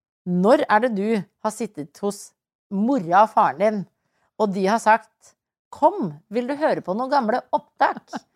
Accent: Trøndelag, Norway; For jeg er trønder. Jeg vet hva jeg holder på med.

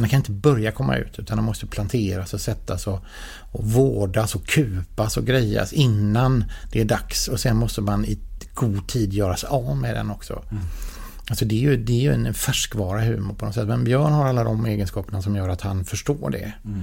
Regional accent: Skåne, Sweden; som skåning.

